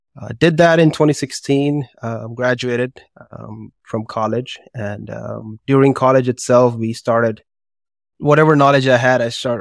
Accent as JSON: {"language": "English", "country": "India", "moved": "as an adult", "lives_now": "United States", "said": "when I came from India, immigrated from India in 2012 to the United States"}